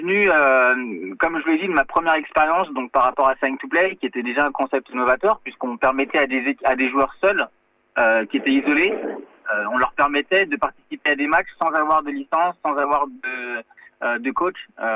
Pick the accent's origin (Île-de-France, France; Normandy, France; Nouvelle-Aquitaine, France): Île-de-France, France; Paris; donc j'ai 35 ans, je suis né à Paris, donc je viens de la région parisienne